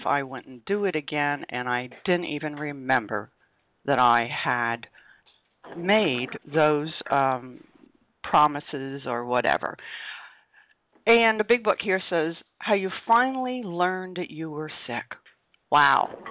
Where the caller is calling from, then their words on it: Vermont, United States; I am calling you from Vermont.